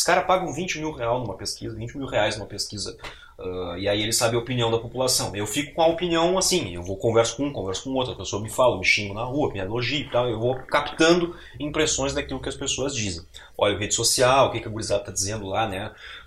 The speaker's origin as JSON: {"language": "Portuguese", "town": "Pelotas", "region": "Rio Grande do Sul", "country": "Brazil", "tie": "born or raised there", "said": "eu sou pelotense da Gema, assim, né? Eu sou do Simões Lopes, eu morei minha vida inteira aqui."}